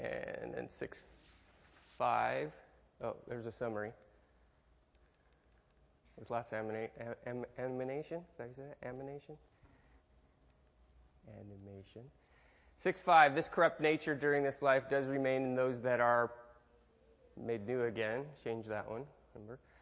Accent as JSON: {"language": "English", "town": "Detroit", "region": "Michigan", "country": "United States", "tie": "born or raised there", "said": "The Attica prison riot, my hometown, Detroit, September 9th."}